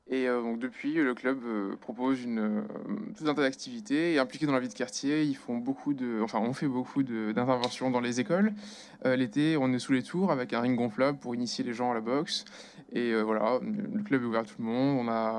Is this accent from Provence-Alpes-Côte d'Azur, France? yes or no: yes; Avignon, Provence-Alpes-Côte d'Azur, France; Non, je suis d'Avignon initialement, puis je suis venu ici pour mes études